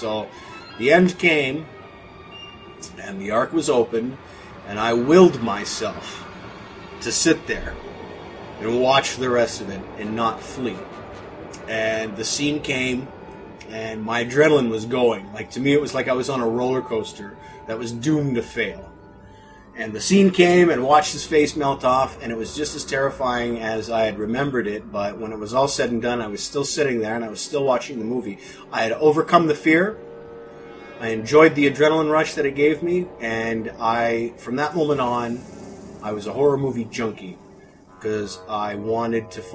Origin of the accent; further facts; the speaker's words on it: Windsor, Ontario, Canada; able to rent around where I'm at in Windsor, Ontario, which is just across from Detroit, Michigan. We're Canadian here. I was 17 when I first got my hands on the original